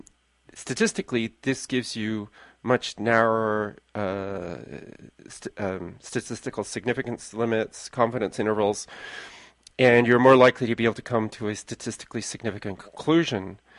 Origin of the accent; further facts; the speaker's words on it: England, United Kingdom; because I grew up in England